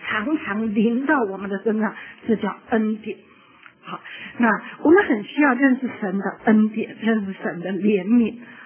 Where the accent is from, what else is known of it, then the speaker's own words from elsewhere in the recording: China; 好，我们中国人都爱吃吧，好，总是吃得起，还是会有多少客人